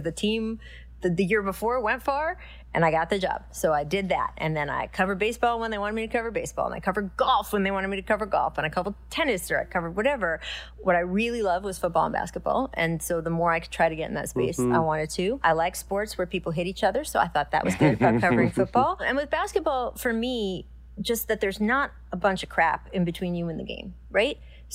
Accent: Washington, District of Columbia, United States; For me, so I grew up in the Washington, D.C. area, the Washington Post, great newspaper.

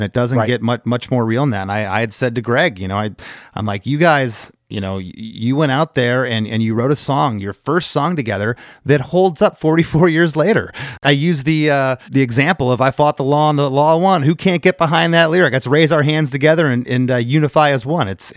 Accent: Port Charlotte, Florida, United States; I came from Port Charlotte, Florida.

